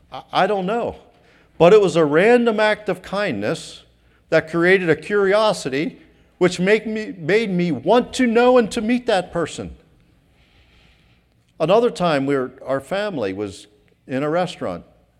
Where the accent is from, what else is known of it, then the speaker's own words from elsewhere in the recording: West Coast, United States; And I'm from the West Coast, and I had some difficult times in my life in the West Coast